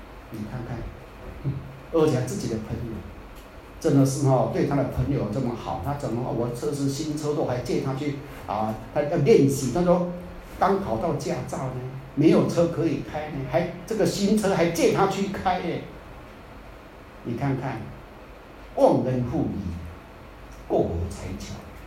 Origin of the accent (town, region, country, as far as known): Taiwan